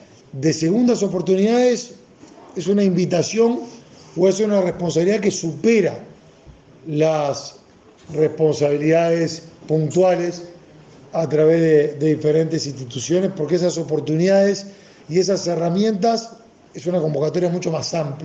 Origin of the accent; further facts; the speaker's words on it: Uruguay; Y felicitamos y como uruguayos reconocemos el trabajo realizado.